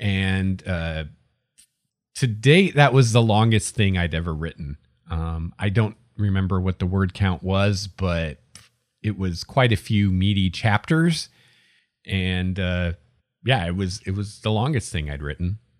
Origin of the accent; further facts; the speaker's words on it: Indiana, United States; I grew up in rural Indiana. We had a tiny little library in my hometown, and this was before the internet.